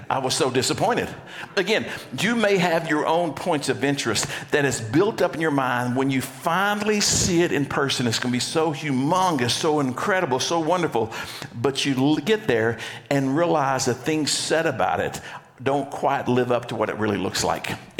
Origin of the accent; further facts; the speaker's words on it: Texas, United States; And as you know, I grew up in Texas, and there was something that happened about this time of year every year in Texas as a youngster growing up.